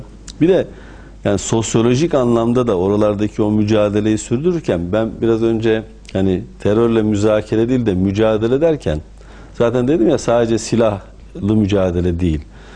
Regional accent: Bursa, Turkey; Benim Bursa'da büyüdüğüm mahalle Bosna'dan, Sancak'tan gelen kardeşlerimizin bulunduğu mahalle.

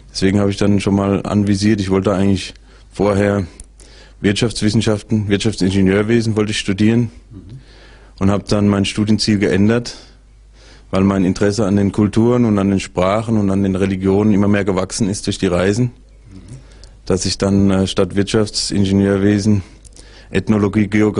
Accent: Odenwald, Germany; Ja, ich bin in einem Dorf aufgewachsen im Odenwald

